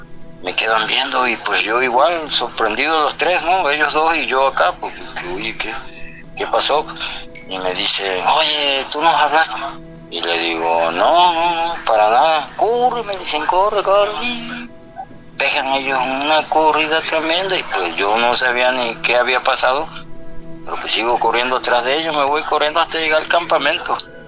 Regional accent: Villahermosa, Tabasco, Mexico; Yo soy de Villahermosa, Tabasco.

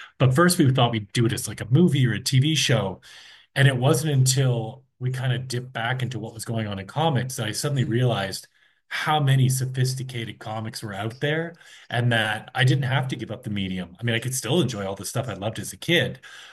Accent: Toronto, Ontario, Canada; I'm from Canada. I grew up in Toronto

